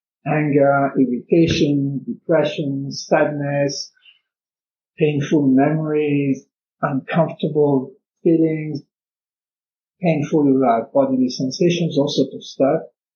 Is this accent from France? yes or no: yes; France; now in Canada; I come from France, I'm now in Canada, I have dear friends and family in France